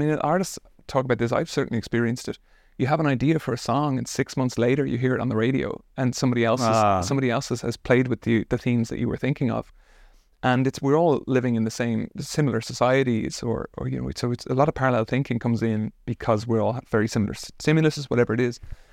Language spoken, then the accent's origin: English; Ireland; They didn't know that I was from Ireland because I hadn't been releasing music all that long.